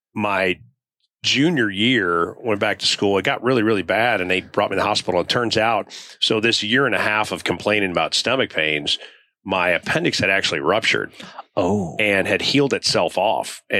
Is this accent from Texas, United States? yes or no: no; Chicago, Illinois, United States; So I joined the Army in 1987. So I grew up in Chicago, had a pretty